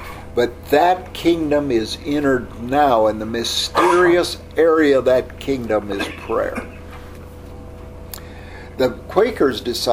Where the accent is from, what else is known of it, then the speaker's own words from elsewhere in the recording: United States; I'm so glad I'm an American. I'm an American because a couple hundred years ago, somebody got in a boat. When my mother gave birth, she gave birth in the middle of this country, and I'm here.